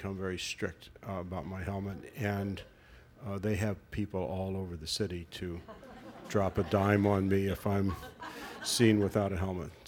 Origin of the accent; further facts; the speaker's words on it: Missouri, United States; now in New York, United States; Well, I'm from Missouri, so it's sort of a concrete prairie as far as hills goes. And I've been riding a bike in New York for, I guess, 40 years probably